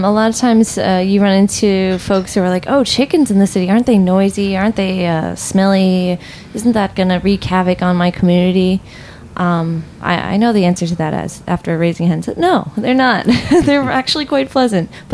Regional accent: New Jersey, United States; I grew up in New Jersey, and I was not around chickens, egg-laying chickens at all.

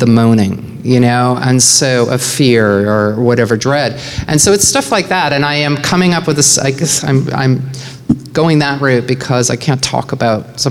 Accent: Canada; I'm Canadian.

